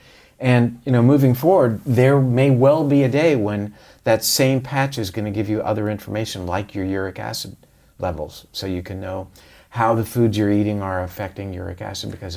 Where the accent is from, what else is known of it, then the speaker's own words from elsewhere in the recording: Florida, United States; We did drink a lot of orange juice growing up in Florida.